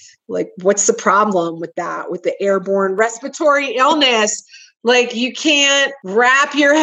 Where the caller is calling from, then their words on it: Lakewood, Colorado, United States; I am reporting from Lakewood, Colorado, right outside Denver.